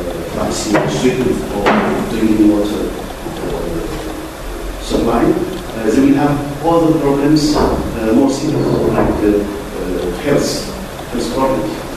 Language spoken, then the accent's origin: English; Tunisia; English is a second language; from Tunisia.